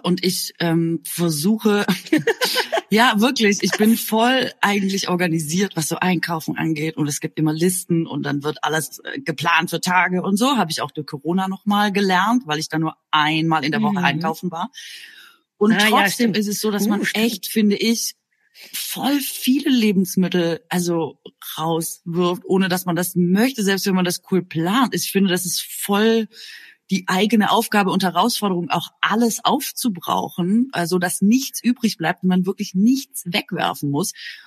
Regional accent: Baden-Württemberg, Germany; als Schwäbin

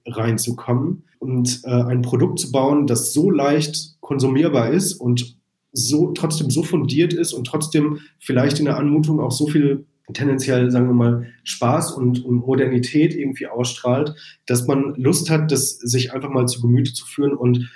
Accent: Arnsberg, North Rhine-Westphalia, Germany; Ja, genau, das ist so in der Nähe von Dortmund. Ich bin ein Sauerländer Jung.

